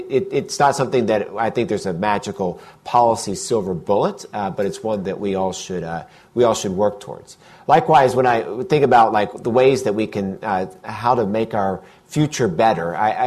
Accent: Alabama, United States; I grew up in Alabama. And I think the first real immigrant that was ever in my schooling system came when I was like junior in high school.

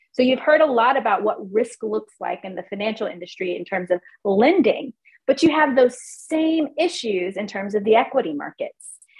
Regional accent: the South, United States; I had never seen a gypsy cab. I grew up in the South.

